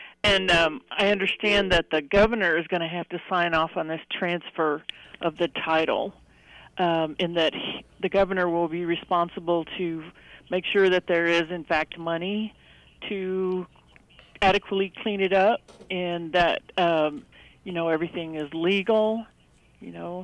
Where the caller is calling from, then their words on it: Kansas, United States; I'm calling from Kansas side.